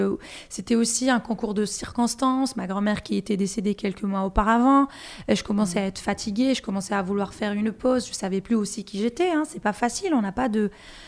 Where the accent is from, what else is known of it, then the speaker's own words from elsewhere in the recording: Algiers, Algiers Province, Algeria; moved away; donc je suis native d'Alger Centre, de Bab El Oued, ce grand quartier super connu même dans l'histoire algérienne.